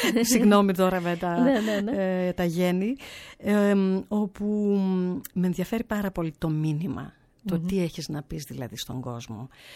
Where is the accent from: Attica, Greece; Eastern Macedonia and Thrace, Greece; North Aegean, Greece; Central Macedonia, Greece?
Eastern Macedonia and Thrace, Greece; η καταγωγή μου είναι από τον Εύρο, από ένα χωριό της επαρχίας Δημοτήχου.